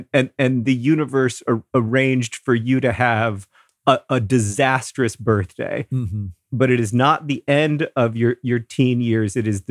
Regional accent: Florida, United States; Hank and I grew up in Florida.

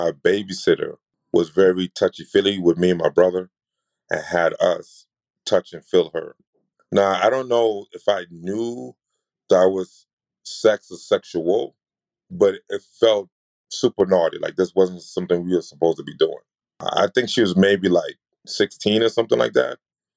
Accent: New York, United States; So I'm from New York, right?

